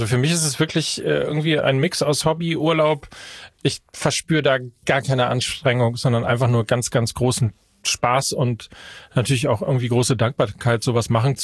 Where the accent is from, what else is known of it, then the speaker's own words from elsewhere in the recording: North Rhine-Westphalia, Germany; now in Hamburg, Germany; Ich komme ja aus Ostwestfalen ganz gebürtig.